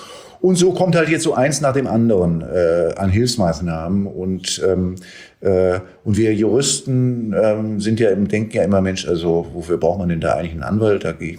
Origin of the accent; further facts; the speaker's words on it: Berlin, Germany; als Berliner.